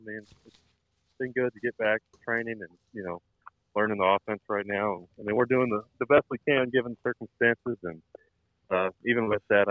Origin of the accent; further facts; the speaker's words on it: Plano, Texas, United States; I'm living back in Plano right now, my hometown, just north of Dallas.